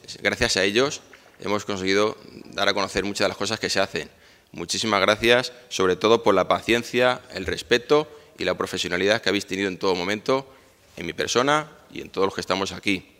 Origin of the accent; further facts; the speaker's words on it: Tres Cantos, Community of Madrid, Spain; digo muchas veces orgulloso que soy de Tres Cantos